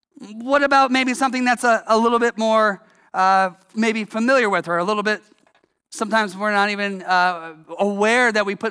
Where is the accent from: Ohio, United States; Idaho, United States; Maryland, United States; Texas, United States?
Ohio, United States; Columbus; Well, I grew up in Columbus, Ohio, and there's probably not any Buckeye fans here.